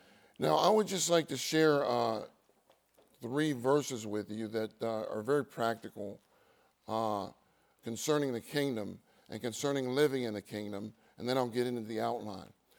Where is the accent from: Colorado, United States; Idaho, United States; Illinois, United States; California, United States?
California, United States; I'm from Southern California, where it's just a tad bit warmer.